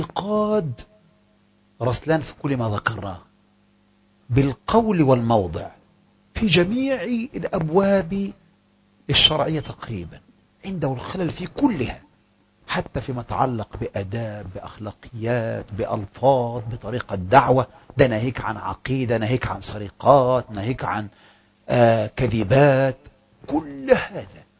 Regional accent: Egypt; بل هي من أشد الأحزاب عندنا في مصر تعصبا.

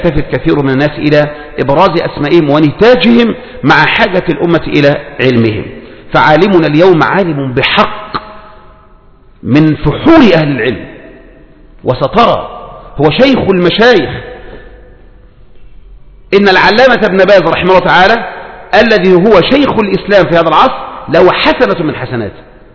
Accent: Egypt; فالقضية الأولى عندنا في مصر

